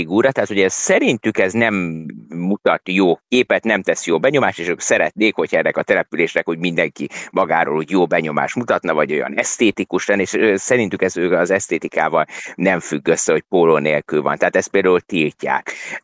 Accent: Hungary; Magyarország ilyen szempontból lehet, hogy azért, mert magam is magyar vagyok, azért mégis így szocializált alapvetően

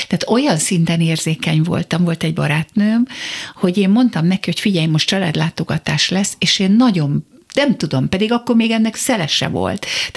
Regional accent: Budapest, Hungary; az én osztályfőnököm módszeresen dolgozott ellenem, mint pesti lány ellen.

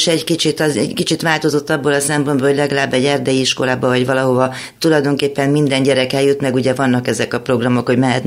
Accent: Transylvania, Romania; Én erdélyi vagyok

